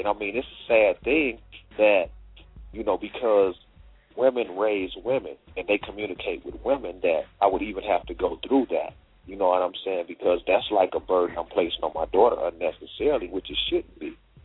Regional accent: West Coast, United States; I'm originally from the West Coast myself, so I understand the mindset out here

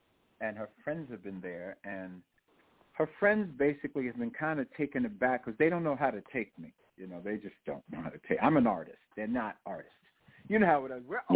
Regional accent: New York, United States; sometimes people ask me, where am I from? And I say, you know, I'm from New York.

